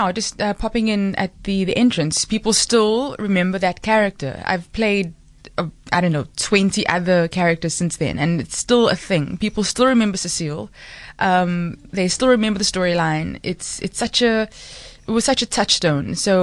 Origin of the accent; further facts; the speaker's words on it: Cape Town, Western Cape, South Africa; I grew up in Cape Town.